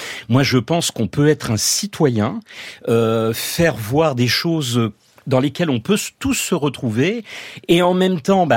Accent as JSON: {"language": "French", "country": "France", "said": "nous sommes français"}